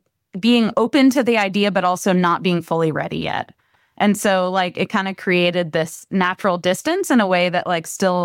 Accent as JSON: {"language": "English", "region": "Connecticut", "country": "United States", "said": "I'm not from New York. So the misnomer of being called a New Yorker is kind of like a little dig for people from Connecticut."}